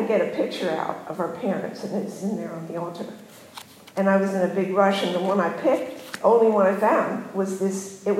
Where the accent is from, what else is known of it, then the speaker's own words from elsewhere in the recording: Pennsylvania, United States; I grew up in Southeast Pennsylvania. I was a religious kid. I come from Anabaptist traditions, where probably every kid goes to church.